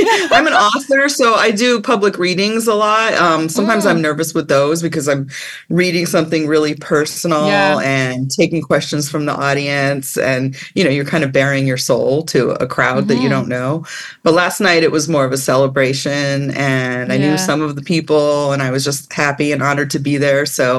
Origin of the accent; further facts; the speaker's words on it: Washington, District of Columbia, United States; also born or lived in Los Angeles; now in North Carolina, United States; I'm originally from Washington, D.C., which is part of the reason I'm in this exhibit. But and I lived in L.A. for over 20 years, but I recently moved to North Carolina, the American South